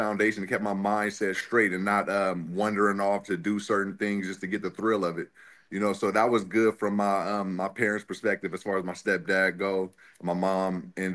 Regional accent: San Francisco, California, United States; So growing up in San Francisco, I was around every type of person or profession that you would think of, you know, from the good to the bad.

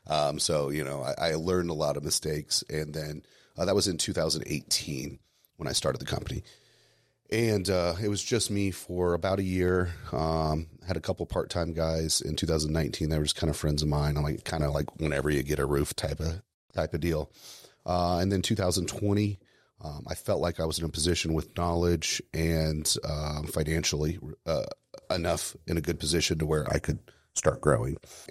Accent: Indiana, United States; I grew up here in Indiana.

